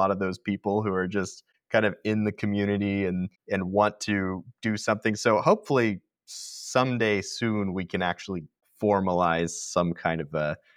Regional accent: Tulsa, Oklahoma, United States; And this was something that growing up in Tulsa, I did not even know about.

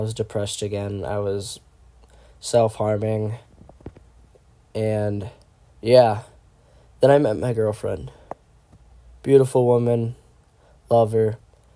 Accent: Milwaukee, Wisconsin, United States; I am 17 years old. I am from the Milwaukee, Wisconsin area.

